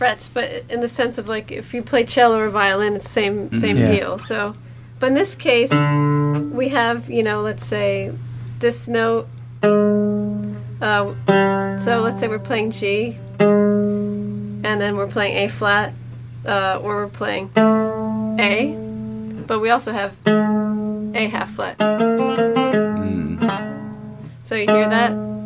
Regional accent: United States; it was certainly intimidating being an American girl

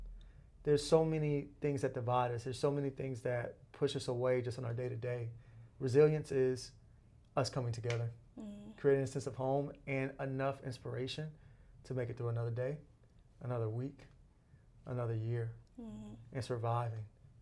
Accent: Atlanta, Georgia, United States; I'm a son of Atlanta, born and raised in Atlanta. We have a very unique culture.

